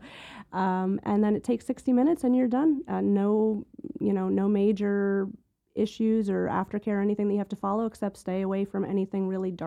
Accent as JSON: {"language": "English", "region": "New Jersey", "country": "United States", "tie": "born or raised there", "also_born_or_lived": "South Florida", "said": "Well, born and raised in New Jersey and then... New Jersey? Yep. And then South Florida for 15, 16 years."}